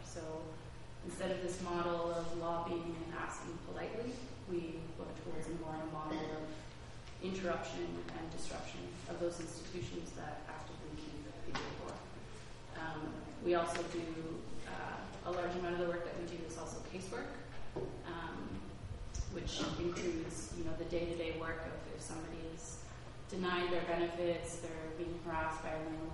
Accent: Ontario, Canada; I grew up on welfare in Ontario, was a teenager during the Harris regime

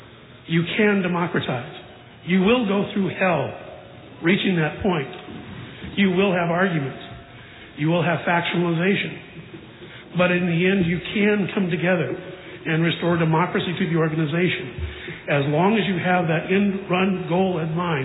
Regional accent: Fresno, California, United States; I'm from Fresno, California

